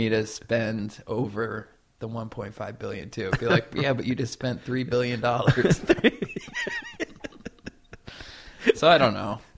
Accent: Middletown, New Jersey, United States; moved away as an adult; also born or lived in Red Bank; now in Philadelphia, United States; Yeah, I'm from New Jersey. Middletown, New Jersey. I was born in Red Bank, New Jersey, which is kind of the town near there. I left there.

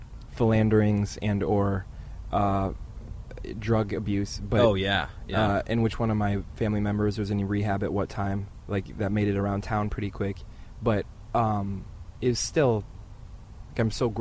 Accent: South Dakota, United States; Close. I grew up in South Dakota.

